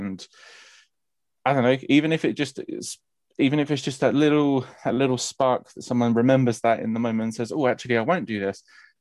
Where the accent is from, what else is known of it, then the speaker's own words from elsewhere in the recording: London, United Kingdom; Like I said, I'm born and raised in London. I've been in the kink sphere. I'm 27 years old at the time of recording.